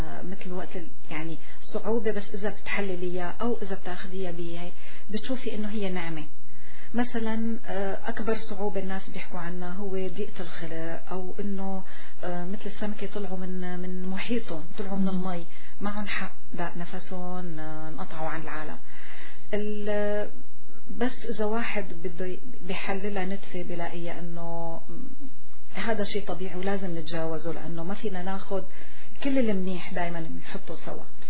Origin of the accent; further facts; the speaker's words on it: Syria; moved away as an adult; also born or lived in Lebanon; now in Canada; لما انا عشت بس 18 سنة بسوريا، انا سورية وفخورة اني اكون سورية، كمان رحت عشت 18 سنة بلبنان وامي لبنانية